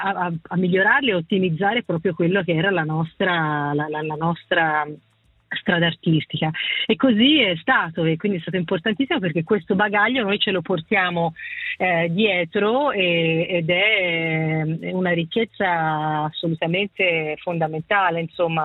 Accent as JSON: {"language": "Italian", "town": "Florence", "region": "Tuscany", "country": "Italy", "tie": "born there", "said": "siamo nate a Firenze tutte e due, quindi abbiamo proprio frequentato la Firenze di quegli anni."}